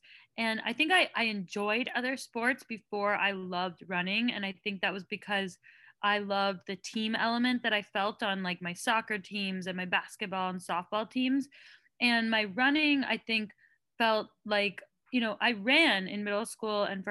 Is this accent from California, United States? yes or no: yes; California, United States; You know, it was across the country. I grew up in the Bay Area, so it felt really different